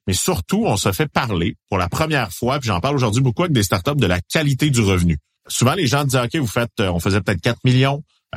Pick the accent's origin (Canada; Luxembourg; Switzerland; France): Canada; Quebec; On le réalise pas parce qu'on est du Québec.